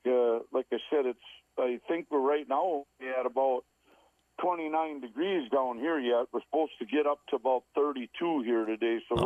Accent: Lake Benton, Minnesota, United States; also born or lived in Tyler; I'm a Lake Benton native from being born till current. I've never moved away from the nest, I guess. I was born in Tyler, Minnesota, our bordering town where they had the hospital

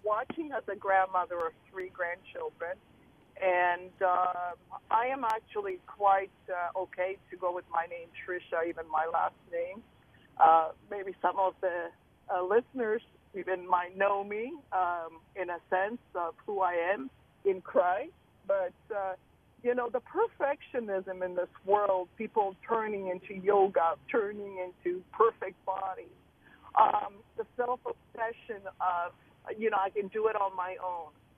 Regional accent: Poland; now in United States; I come from Poland

